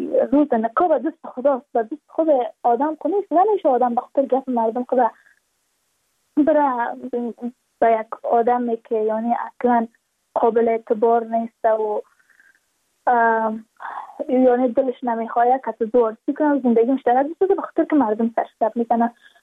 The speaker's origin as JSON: {"language": "Persian", "region": "Badakhshan", "country": "Afghanistan", "said": "چون ما از بدخشان هستیم یعنی منطقه دور دستش"}